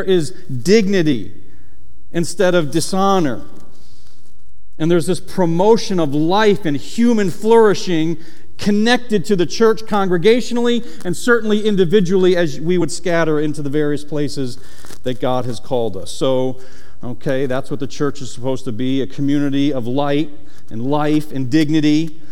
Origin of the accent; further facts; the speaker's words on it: Syracuse, New York, United States; I'm from Syracuse, New York.